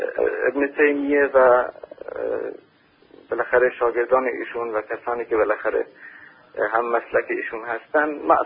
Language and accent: Persian; Iran; من به عنوان یک اهل سنتی که در ایران بالاخره به دنیا اومدم، در اینا هم رشد کردم و بزرگ شدم و مذهب اصلی من مذهب حنفیه.